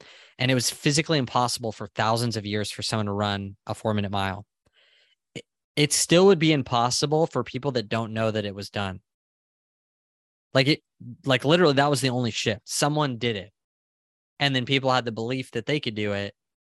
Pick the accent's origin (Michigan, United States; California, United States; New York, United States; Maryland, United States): California, United States; San Diego; born there; Like I was born in San Diego. I'm on the West Coast.